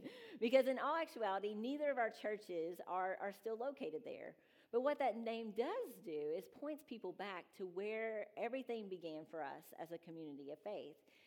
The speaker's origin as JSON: {"language": "English", "town": "Powderly", "country": "United States", "tie": "born or raised there", "said": "sometimes I'll run into someone from Powderly"}